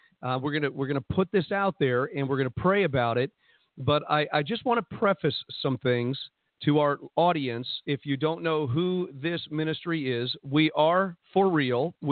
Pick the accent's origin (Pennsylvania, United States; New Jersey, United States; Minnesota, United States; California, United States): New Jersey, United States; And around 3 o'clock in the morning, it was my turn to fly, and I'm from New Jersey, so I decided I'd fly my airplane out of Newark.